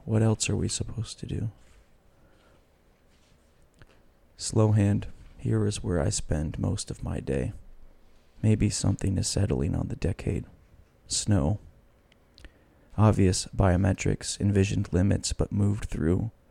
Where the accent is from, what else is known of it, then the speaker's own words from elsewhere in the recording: Albany, New York, United States; which is, I'm from Albany and was living in Lawrence at the time